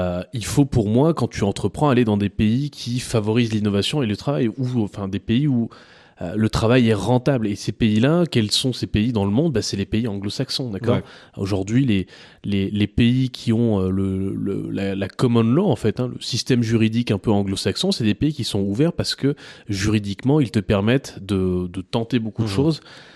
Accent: Vannes, Brittany, France; globalement, moi j'ai grandi en France. Je suis né à Vannes, dans le Morbihan, d'une famille de militaires.

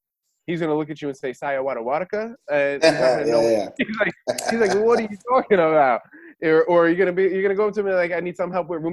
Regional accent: Parsippany, New Jersey, United States; We're from Parsippany, New Jersey, so even closer to even just as close to Montclair.

